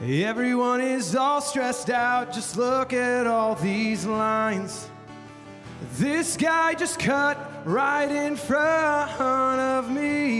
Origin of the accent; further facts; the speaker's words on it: Yakima, Washington, United States; I grew up in Yakima, but it's pronounced Yakima, but I never knew.